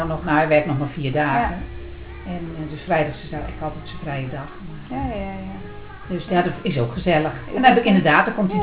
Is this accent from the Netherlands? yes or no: yes; Arnhem, Gelderland, Netherlands; also born or lived in Amsterdam; ik ben geboren in Amsterdam, maar ik was 2 jaar. Ik was 2 jaar en toen kwamen mijn ouders naar Arnhem.